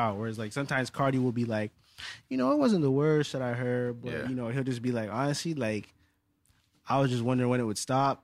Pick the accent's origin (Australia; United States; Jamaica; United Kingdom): Jamaica; I'm Jamaican as fuck when I watch these fucking musical competition.